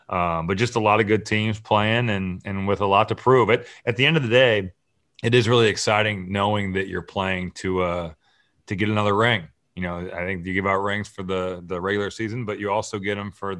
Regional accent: Valparaiso, Indiana, United States; I grew up in Valpo. I was a ball boy for Homer Drew.

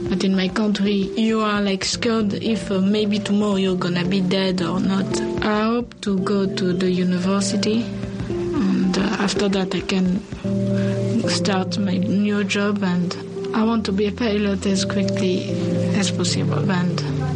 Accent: Kinshasa, DR Congo; English is a second language; moved away; I'm 18 years old, and I came from Congo, Kinshasa. I left my country because of the war.

